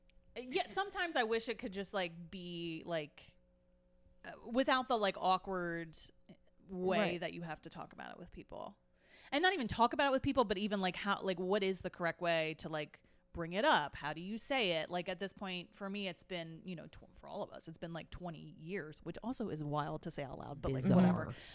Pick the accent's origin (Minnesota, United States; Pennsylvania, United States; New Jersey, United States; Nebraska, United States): New Jersey, United States; Cherry Hill; I'm a freshman. I'm from Cherry Hill, New Jersey.